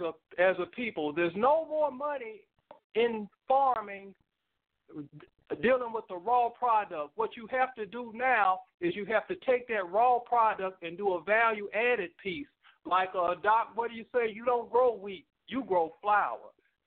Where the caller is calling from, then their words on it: Vicksburg, Mississippi, United States; I'm calling from Vicksburg, Mississippi.